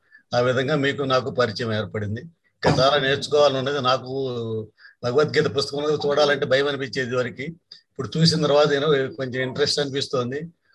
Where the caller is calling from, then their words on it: Hyderabad, Telangana, India; నేను హైదరాబాద్ నుంచి వింటున్న